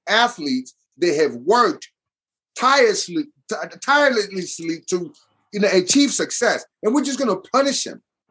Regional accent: Nigeria; being Nigerian is so frustrating that, you know, even my own coach, my own national coach criticized me

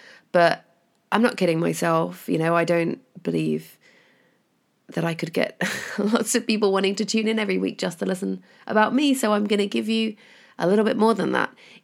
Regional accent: United Kingdom; I am a British person. I'm based in Manchester and I wanted to make this podcast to document my journey as I relocate with my child to Los Angeles

